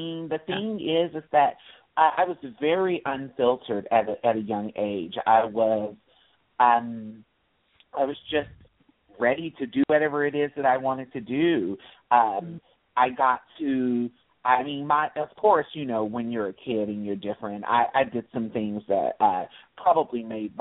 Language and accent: English; Louisville, Kentucky, United States; My parents divorced when I was young, and I grew up in South Louisville by Churchill Downs. I was born in St. Anthony's Hospital.